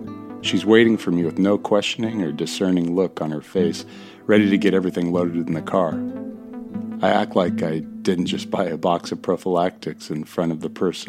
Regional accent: California, United States; as a Californian, I start to have problems if I don't have me some sourdough bread at least once a week.

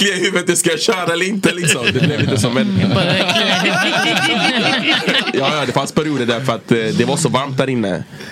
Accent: Gothenburg, Västra Götaland County, Sweden; Jag är från Göteborg, ja.

